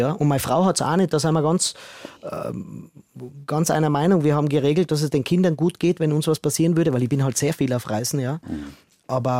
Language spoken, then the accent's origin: German; Lienz, Tyrol, Austria; German is a second language; moved away as an adult; also born or lived in Vienna; now in Germany; Ich komme aus Lienz, Osttirol, vielleicht kennen das ein paar, das ist Tirol. Und habe 20 Jahre in Wien gelebt. Ich lebe jetzt schon seit 14 Jahren in Deutschland. Ich lerne auch immer noch Deutsch, ja.